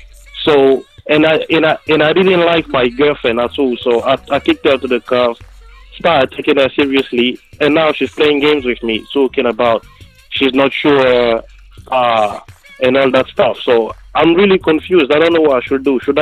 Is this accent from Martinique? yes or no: yes; Martinique; Nah, I'm from the Caribbean, actually.